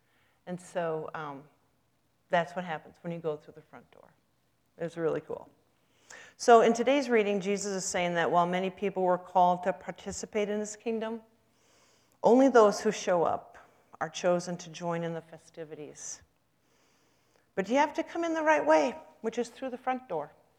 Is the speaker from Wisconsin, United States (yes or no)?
yes; Poynette, Wisconsin, United States; I was driving down to Poinet, Wisconsin, my hometown